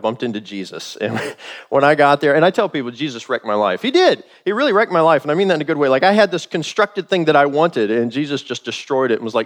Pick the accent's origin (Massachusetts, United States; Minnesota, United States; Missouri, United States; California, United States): Missouri, United States; Kansas City; So I'm from Missouri originally. We call it Missouri.